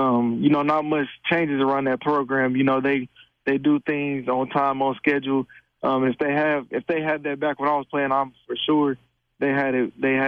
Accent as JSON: {"language": "English", "town": "Indianapolis", "region": "Indiana", "country": "United States", "said": "I would always call it my family from home because I'm from Indianapolis, Indiana."}